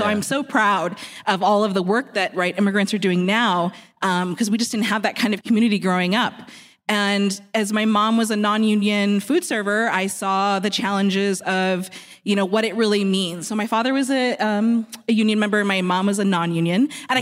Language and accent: English; Guyana; From Guyana. It's in South America. So I'm kind of part of the Latinx diaspora, but I'm West Indian, South Indian.